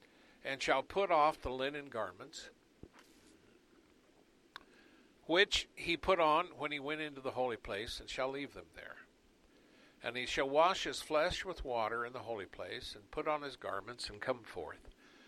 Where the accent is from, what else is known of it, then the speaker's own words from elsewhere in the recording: United States; Now, I'm an American, been that way all my life. My family goes way back.